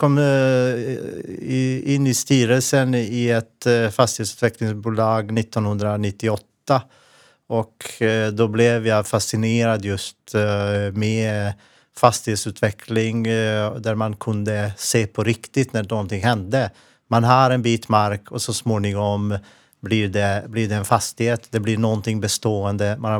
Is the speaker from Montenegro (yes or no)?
yes; Montenegro; Swedish is a second language; now in Sweden; Jag är född och uppväxt i Montenegro och kom till flykting tillsammans med min familj 1993 till Sverige som gav mig ett fristad.